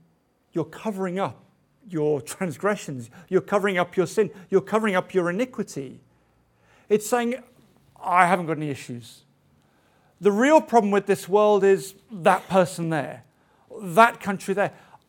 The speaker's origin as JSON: {"language": "English", "country": "United Kingdom", "said": "And because we're British, we do it a bit more politely than that."}